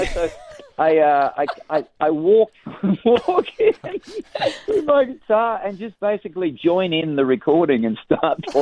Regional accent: Queensland, Australia; I played so many kind of gigs growing up in Queensland.

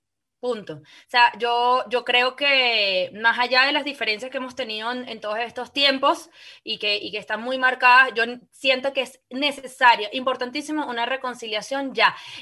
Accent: Venezuela; yo soy una venezolana que creo profundamente en la transformación de la sociedad a través del arte.

